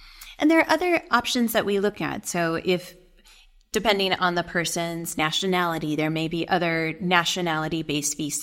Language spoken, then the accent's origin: English; Denison, Iowa, United States; I grew up in Denison, Iowa. I went to Iowa State for undergrad.